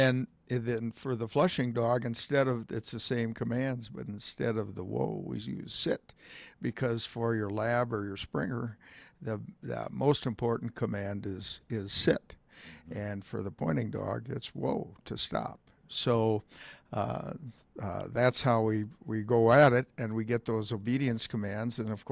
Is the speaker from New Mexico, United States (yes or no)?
no; Minnesota, United States; now in Colorado, United States; I was born and raised in Minnesota. And so I moved out here in Colorado in 78